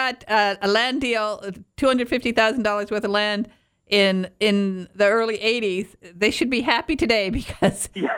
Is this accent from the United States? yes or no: yes; Detroit, Michigan, United States; They better not laugh at the Tigers. I'm from Detroit.